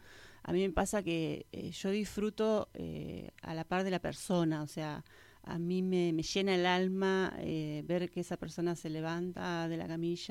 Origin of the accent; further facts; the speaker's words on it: Olavarría, Buenos Aires Province, Argentina; now in Trelew, Argentina; Estudié en una escuela de La Plata y soy de Olavarría, provincia de Buenos Aires.